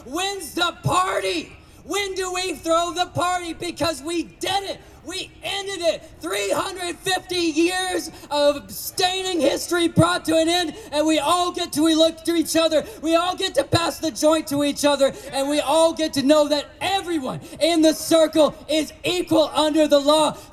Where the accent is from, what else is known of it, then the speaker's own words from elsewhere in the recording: Berkeley, California, United States; I come from Berkeley, California, and where I lived, we have practically every week we have another rally.